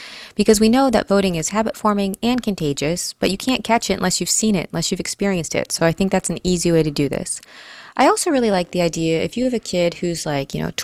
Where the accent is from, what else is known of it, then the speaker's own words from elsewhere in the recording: Kansas, United States; Because I grew up in Kansas